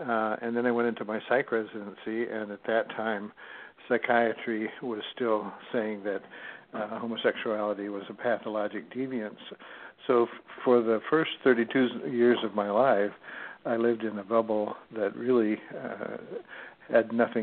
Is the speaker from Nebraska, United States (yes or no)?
yes; Nebraska, United States; He grew up in Idaho and I grew up in Nebraska, but we grew up at the same time.